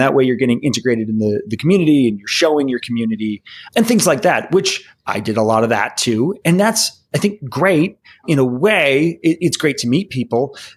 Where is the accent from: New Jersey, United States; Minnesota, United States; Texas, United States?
Minnesota, United States; now in Colorado, United States; No, not originally. I grew up in Minnesota, but I've been here 14 years.